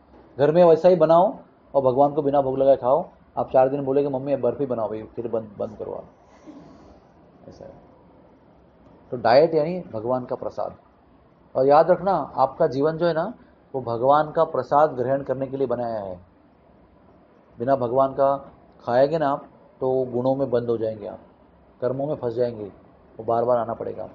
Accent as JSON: {"language": "Hindi", "region": "South India", "country": "India", "said": "मैं south Indian हूँ"}